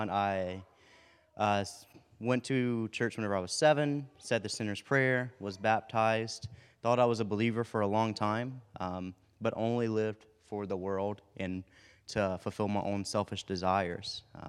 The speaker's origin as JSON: {"language": "English", "region": "Mississippi", "country": "United States", "tie": "born or raised there", "said": "I'm 24 years old. I grew up in Mississippi. I'm in a really small town, even smaller than this, about 100 people."}